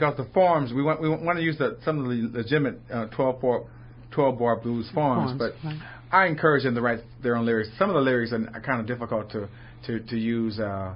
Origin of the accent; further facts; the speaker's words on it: Los Angeles, California, United States; I'm from Los Angeles, and actually, I just walked in school